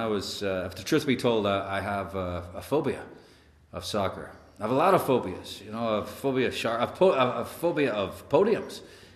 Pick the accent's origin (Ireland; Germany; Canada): Ireland; And I grew up in Ireland, and I was adopted into a family full of love, just good people.